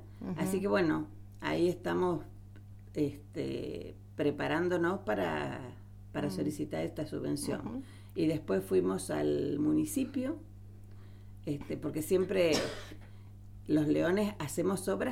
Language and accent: Spanish; Formosa, Argentina; Yo vengo de Formosa, claro. Del norte de Formosa